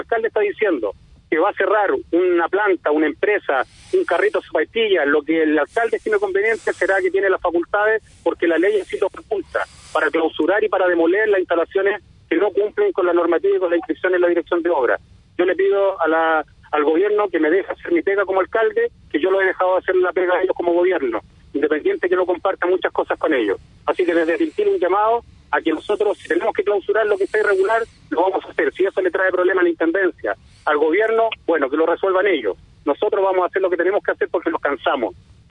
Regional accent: Tiltil, Santiago Metropolitan Region, Chile; tengo el derecho a dudar como chileno, como tiltilano

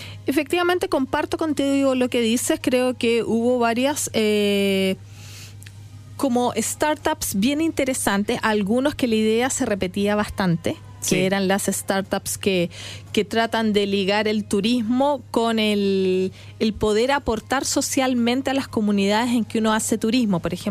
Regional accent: Chile; ¿Qué requerimientos tenemos nosotros, por ejemplo, como chilenos?

